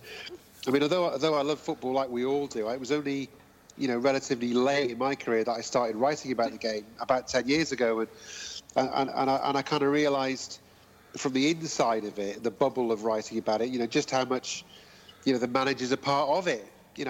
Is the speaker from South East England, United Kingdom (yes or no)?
no; Wales, United Kingdom; I was kind of growing up in North Wales around about the time that Liverpool were doing all that stuff and succeeding in the way that they did in the late 70s, early 80s.